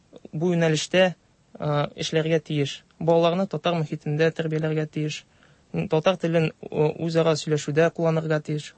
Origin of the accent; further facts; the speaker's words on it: Kazan, Tatarstan, Russia; Мин үзем Казан егете, Казанда тудым, Казанда үстем һәм 10 ел укуымны татар мәктәбендә үткәрдем. Менә Аллага шөкер шул татар мәктәбендә укып, гомумән гаиләдә сөйләшүемдә татарча гына булгач, әзме-күпме татарча сөйләшүемне саклап калдым.